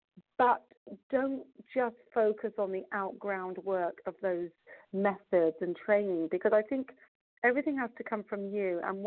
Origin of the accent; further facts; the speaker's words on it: England, United Kingdom; now in Manhattan, United States; I'm from England, actually. I'm from England. But I've lived in Manhattan for 5 years. I love it here.